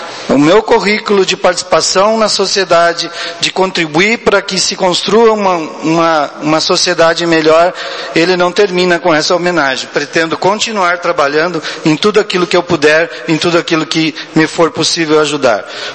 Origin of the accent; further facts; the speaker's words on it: Ijuí, Rio Grande do Sul, Brazil; also born or lived in Augusto Pestana; Então, sempre quando saio daqui, que me perguntam onde é a minha terra é Ijuí. Apesar de ter vivido um bom tempo em Augusto Pestana